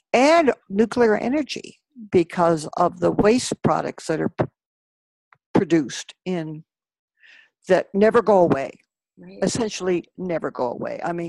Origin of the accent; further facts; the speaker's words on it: Los Alamos, New Mexico, United States; I grew up in Los Alamos, New Mexico, and my family moved there when I was 3 years old